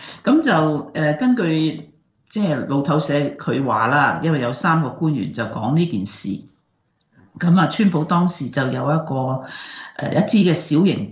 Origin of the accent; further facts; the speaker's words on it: Guangdong, China; 佢有时咧就系我哋广东人讲嘅鬼拍后尾枕